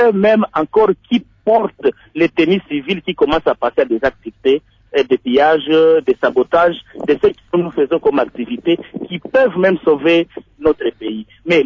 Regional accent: DR Congo; notre pays

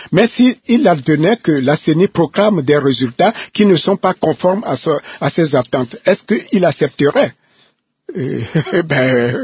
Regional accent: Togo; dans mon pays d'origine, le Togo par exemple

